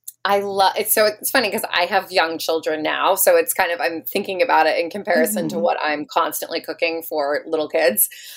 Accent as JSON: {"language": "English", "town": "Silver Spring", "region": "Maryland", "country": "United States", "tie": "born or raised there", "said": "So I grew up in Silver Spring, Maryland, right outside of DC."}